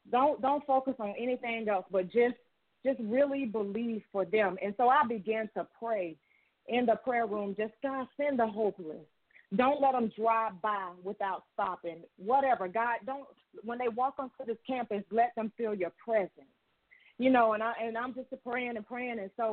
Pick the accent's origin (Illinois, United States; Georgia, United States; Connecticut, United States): Georgia, United States; But I'm from Georgia. I'm sure most of you have heard me.